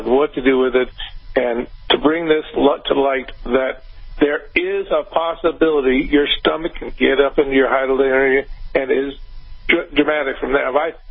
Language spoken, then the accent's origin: English; Austin, Texas, United States; Oh, good. I'm actually from Austin.